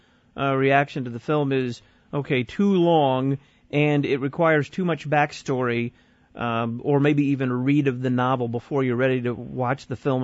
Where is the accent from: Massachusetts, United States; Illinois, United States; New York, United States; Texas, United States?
Texas, United States; Dallas; He's assistant pastor at Our Redeemer Lutheran Church in my hometown of Dallas